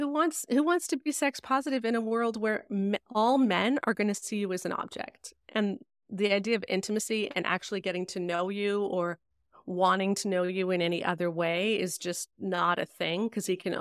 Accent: Canada; But like, yeah, no, like, okay, Ryan, I'm Canadian.

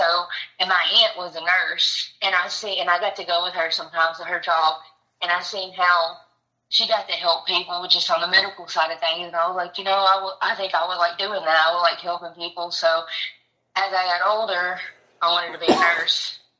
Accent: Camden, Arkansas, United States; Camden, Arkansas, in the country.

